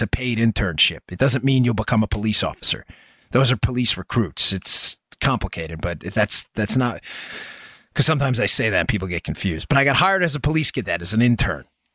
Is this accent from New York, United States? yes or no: yes; New York, United States; I grew up in New York but the streets weren't exactly the coziest.